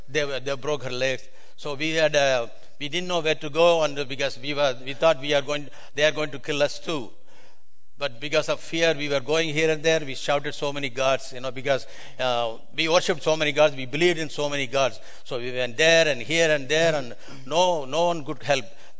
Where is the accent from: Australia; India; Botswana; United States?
India; English is a second language; I come from India.